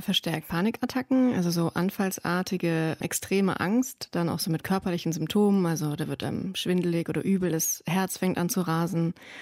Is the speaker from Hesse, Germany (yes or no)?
yes; Hesse, Germany; now in Hildesheim, Germany; Nee, ich bin im Rhein-Main-Gebiet, in meiner alten Heimat, eben bei dem Freund zu Besuch.